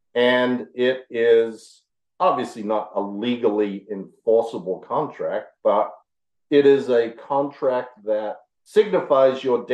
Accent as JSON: {"language": "English", "town": "Adelaide", "region": "South Australia", "country": "Australia", "tie": "born or raised there", "said": "Maybe a dozen. It was very, very small."}